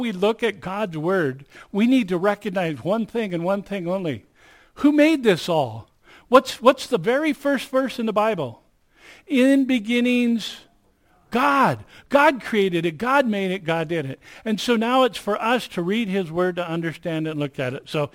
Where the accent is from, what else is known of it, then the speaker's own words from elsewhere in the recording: Jungo, Nevada, United States; also born or lived in Winnemucca; I'm from Winnemucca. I actually grew up in Jungo when it was a town way back when, back in the 60s in the dirt.